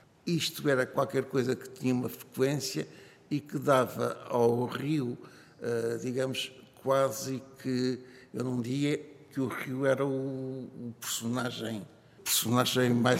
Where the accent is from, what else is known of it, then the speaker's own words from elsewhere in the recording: Lisbon, Portugal; Foi ter nascido e ter vivido até aos 7 anos, aproximadamente, num quarto andar, com o Tejo em frente.